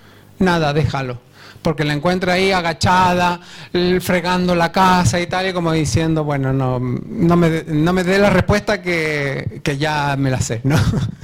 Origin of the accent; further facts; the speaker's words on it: Argentina; born there; esta niña es de donde yo nací, en Argentina, en vez de hablarnos de tú, nos hablamos de vos